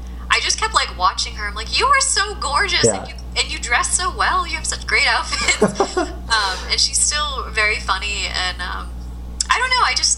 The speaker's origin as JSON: {"language": "English", "region": "New England", "country": "United States", "tie": "born or raised there", "said": "I grew up in New England, mm-hmm. and I live here currently."}